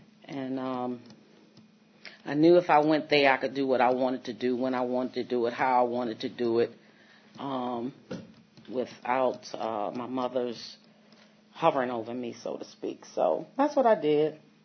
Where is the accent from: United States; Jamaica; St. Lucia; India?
United States; Washington, District of Columbia; I lived in Washington, too, by the way. I grew up on Stanton Road in southeast D.C.